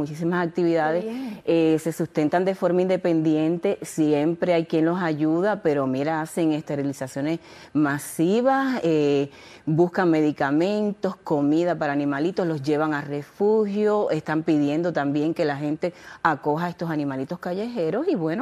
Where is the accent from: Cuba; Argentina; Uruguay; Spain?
Cuba